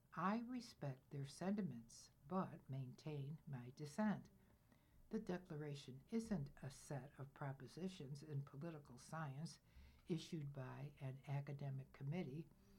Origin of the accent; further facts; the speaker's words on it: the Carolinas, United States; Whenever somebody tells me that America is a creedal nation, I think back to my own experience growing up in the Carolinas.